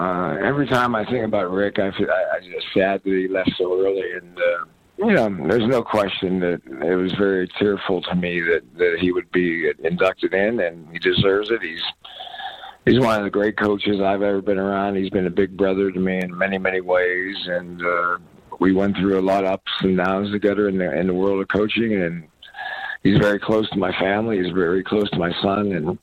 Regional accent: Pittsburgh, Pennsylvania, United States; he kind of just reminds me of a guy from the Pittsburgh steel mills when I grew up in Pittsburgh.

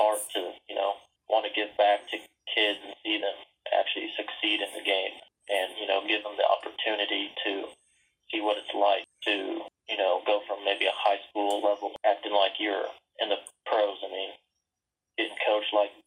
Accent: Farmer City, Illinois, United States; I'm from Farmer City, Illinois.

